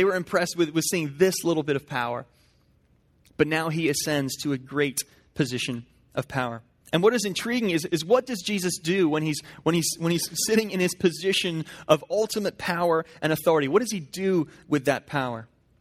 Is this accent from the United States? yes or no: no; England, United Kingdom; I'm actually an English guy. I'm a red passport, not a blue passport guy.